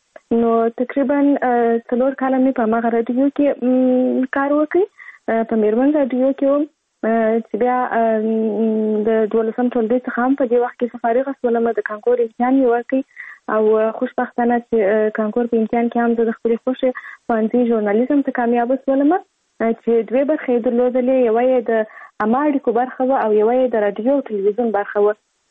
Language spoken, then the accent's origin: Pashto; Kandahar, Afghanistan; زه په کندهار ولایت کې زیږیدلې یم او اوس فلحال په کندهار ولایت کې اوسېږم.